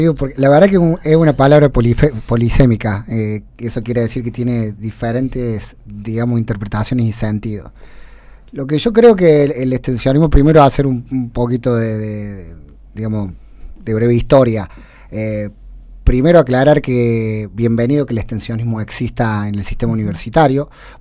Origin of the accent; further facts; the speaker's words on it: Córdoba, Argentina; accent: Córdoba; Yo soy de Córdoba, de ahí mi acento.